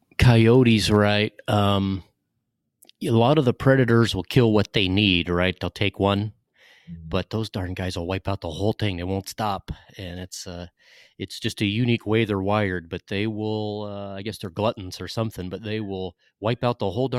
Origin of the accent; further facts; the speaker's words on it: the South, United States; I first growing up in the South and doing hunting and fishing in the South